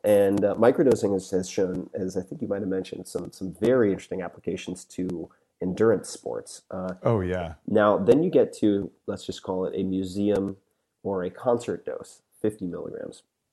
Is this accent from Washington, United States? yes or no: no; New York, United States; Yeah. I'm from Long Island. It doesn't offend me.